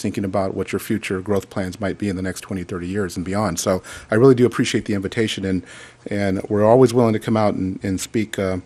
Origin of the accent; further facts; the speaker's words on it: Fowler, California, United States; Like I said, I'm from Fowler, and I travel here a lot.